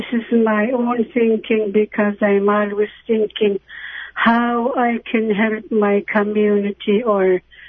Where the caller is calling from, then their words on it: Bethel, United States; I'm calling from Bethel.